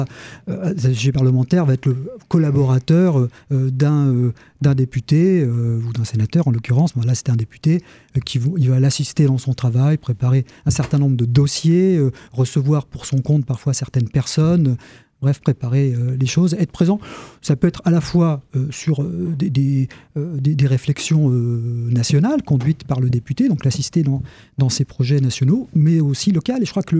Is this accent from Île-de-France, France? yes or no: no; Pont-à-Mousson, Grand Est, France; also born or lived in Mont-Saint-Martin; now in Nancy, France; je suis né à Mont-Saint-Martin, donc dans le nord du département, et puis j'ai passé toute ma... Oui, je descends finalement, parce qu'après je suis arrivé à Pont-à-Mousson pour toute ma scolarité, jusqu'à mes études, début de mes études, et puis maintenant, Nancy.